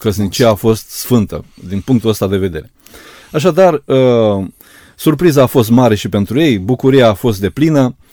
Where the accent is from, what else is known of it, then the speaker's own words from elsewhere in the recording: Cuiești, Neamț County, Romania; în satul meu natal, din Cuiești, de unde m-am născut